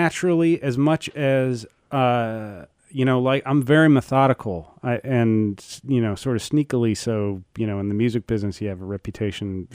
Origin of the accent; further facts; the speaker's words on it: Boston, Massachusetts, United States; born there; also born or lived in Los Angeles / Washington; now in Texas, United States; I was born in Boston and then bounced around quite a bit.